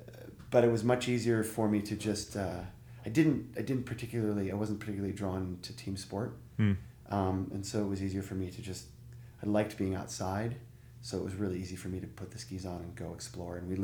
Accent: Minneapolis, Minnesota, United States; And I grew up in the Minneapolis area, and I was enthralled by snowmobiles as a child.

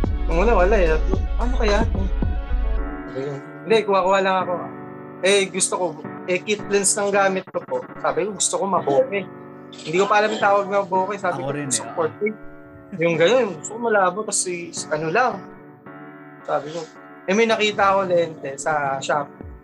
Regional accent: Caloocan, Metro Manila, Philippines; From Caloocan po ako sa Bagong City. Siyempre, may trabaho po. 29 years old na rin.

